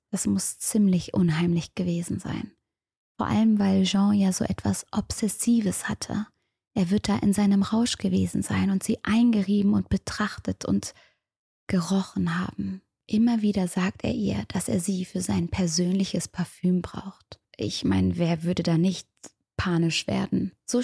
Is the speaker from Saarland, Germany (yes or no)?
no; Cologne, North Rhine-Westphalia, Germany; Als Kölnerin, die lange am Bahnhof gewohnt hat, weiß ich, wie sowas riechen kann.